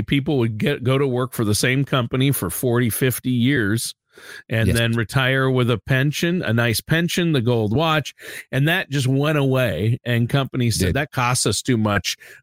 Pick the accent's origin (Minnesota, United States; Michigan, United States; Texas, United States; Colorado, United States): Minnesota, United States; And I'm from Minnesota, and one of the nation's, North America's largest window manufacturers started in the town, Stillwater, Minnesota, near here.